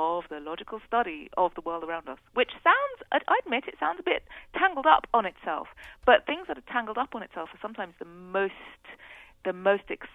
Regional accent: England, United Kingdom; I'm from England, of course, and so we tend to say maths. But I have trained myself to say math.

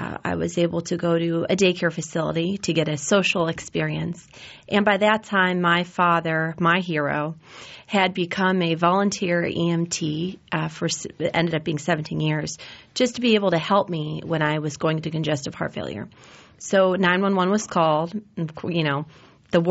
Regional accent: Cleveland, Ohio, United States; born there; I was born in Cleveland, Ohio.

